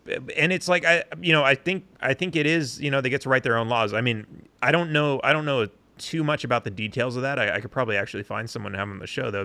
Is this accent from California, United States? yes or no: yes; Los Angeles, California, United States; growing up in Los Angeles, all the streets are Spanish names.